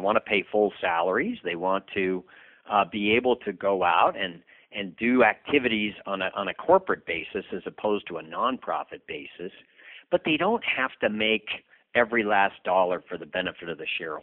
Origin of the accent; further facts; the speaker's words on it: California, United States; moved away as an adult; now in Nevada, United States; No, I grew up in the California, in the Bay Area. Went to Cal and Hastings Law School in San Francisco, but California just got too crowded and too regulatory, and so I moved up here in 1989.